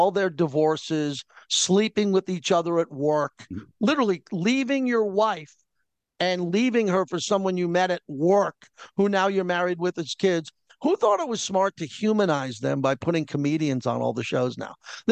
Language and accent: English; Austin, Texas, United States; well, no, I'm from Austin, Texas, and I'm really 26